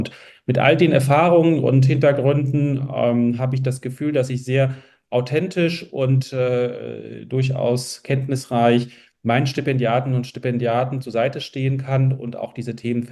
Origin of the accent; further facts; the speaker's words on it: Berlin, Germany; Geflüchteter aus Polen in den 80er Jahren nach West-Berlin ausgewandert oder geflohen. Ich bin dann in einem Asylantenheim, so hieß es damals, aufgewachsen in West-Berlin.